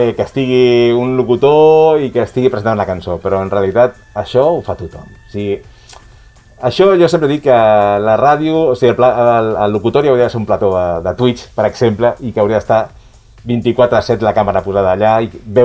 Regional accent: Sabadell, Catalonia, Spain; born there; nascut a Sabadell, ara mateix estic visquent a Sant Benat des de fa anys, però sí, o sigui, vaig néixer a Sabadell.

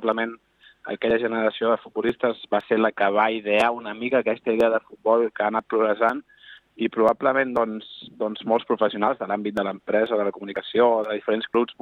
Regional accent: Granollers, Catalonia, Spain; havíem coincidit també a Granollers, perquè els dos som de Granollers

